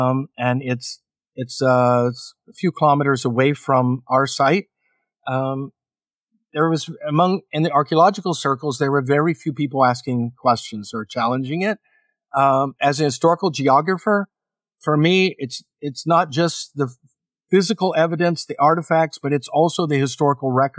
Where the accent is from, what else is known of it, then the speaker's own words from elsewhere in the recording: Oklahoma, United States; And I grew up in Oklahoma.